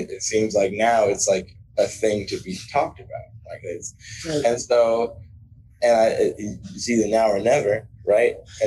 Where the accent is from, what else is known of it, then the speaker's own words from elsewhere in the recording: Chicago, Illinois, United States; is like you say, where are you from? Chicago.